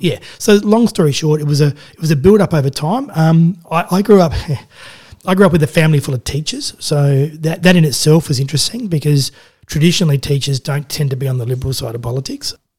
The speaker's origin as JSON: {"language": "English", "town": "Adelaide", "region": "South Australia", "country": "Australia", "tie": "born or raised there", "said": "I grew up in Adelaide"}